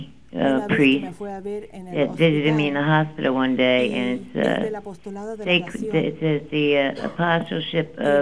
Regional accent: New Jersey, United States; I'm from New Jersey.

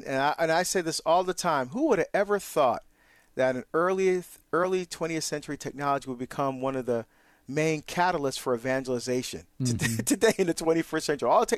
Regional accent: New Jersey, United States; I'm from Jersey.

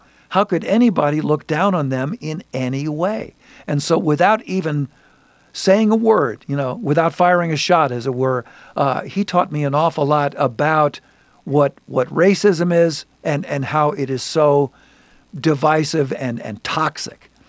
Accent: St. Louis, Missouri, United States; I never had any exposure to that as a kid growing up in St. Louis.

